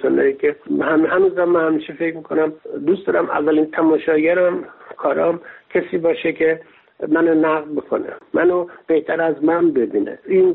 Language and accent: Persian; Iran; moved away; بعد من از ایران اومدم بیرون